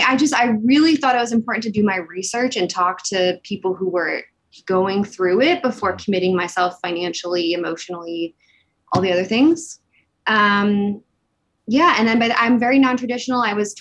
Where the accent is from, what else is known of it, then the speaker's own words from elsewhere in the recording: Illinois, United States; I am from Illinois. I went to Northwestern for undergrad.